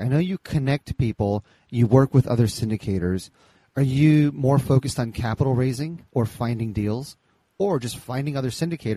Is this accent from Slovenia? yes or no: no; New Jersey, United States; Listen, I grew up in Jersey.